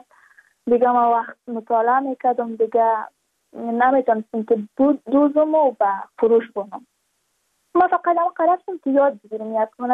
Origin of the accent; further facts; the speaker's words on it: Badakhshan, Afghanistan; چون ما از بدخشان هستیم، یعنی منطقای دور دستش،